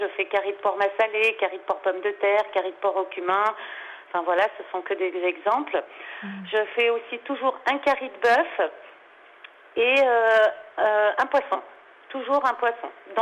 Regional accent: Réunion, France; c'est l'île où j'ai grandi, c'est, voilà, mes parents sont réunionnais, mes grands-parents, en fait, toute ma famille.

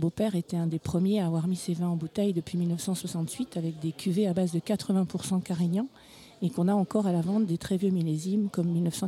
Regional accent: Bourgogne-Franche-Comté, France; now in Tresserre, France; Je viens de Tresserre. Je vis à Tresserre depuis 30 ans. J'ai fait en 2020 mes 30e vendanges, mais je suis d'origine bourguignonne.

